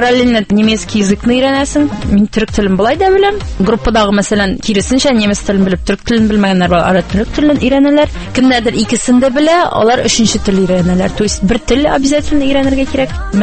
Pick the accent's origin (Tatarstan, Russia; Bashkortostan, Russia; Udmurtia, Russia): Tatarstan, Russia; born there; мин Татарстанда туым белән горурланам, минем әгәр дә этник тамырларым татар икән, мин татар булуым белән горурланам.